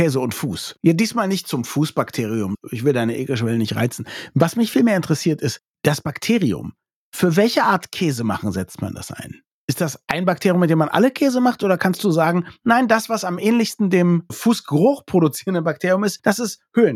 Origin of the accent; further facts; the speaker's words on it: Limburg, Hesse, Germany; Ich komme aus Limburg.